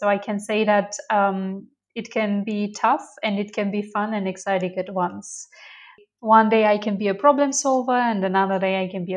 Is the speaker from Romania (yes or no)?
yes; Romania; I am from Romania